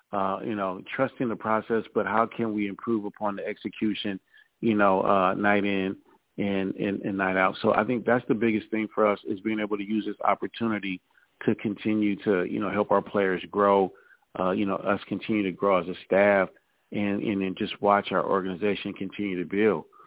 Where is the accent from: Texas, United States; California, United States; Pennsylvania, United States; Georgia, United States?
California, United States; You know, growing up in California, you know, Mike Piazza was just hot for us, you know, Dodger fans